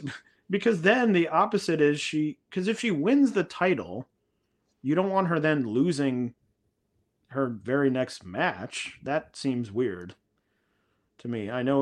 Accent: Cleveland, Ohio, United States; Filmed in my hometown of Cleveland, Ohio.

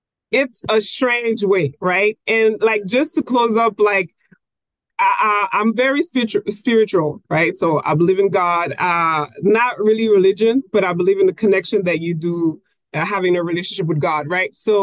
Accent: Canada; first language French; English is a second language; moved away as an adult; also born or lived in Haiti; now in Miami, United States; I was born in Haiti. I moved to Canada with my family when I was about 5 years old, right? So I mostly speak French. I did all my school here, high school, middle school, some college.

